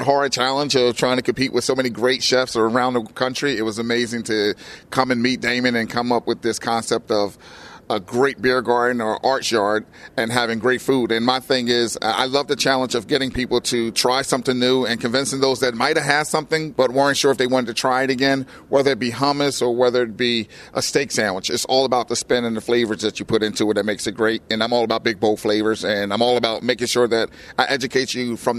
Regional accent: Camden, New Jersey, United States; You know, being a hometown boy, Camden, New Jersey is my hometown.

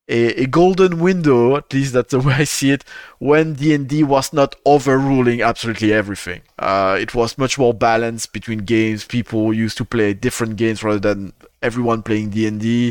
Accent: Wallonia, Belgium; born there; first language French; English is a second language; French is my first language, but I'm not French. I was born in Belgium. In Wallonia

